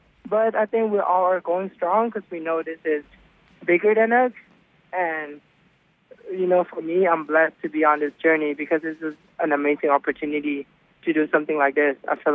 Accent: Thailand; even when I was even growing up in Thailand and different places

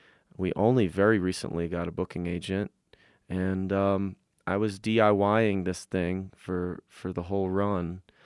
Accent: New Jersey, United States; Well, I grew up in New Jersey, and I grew up in an all

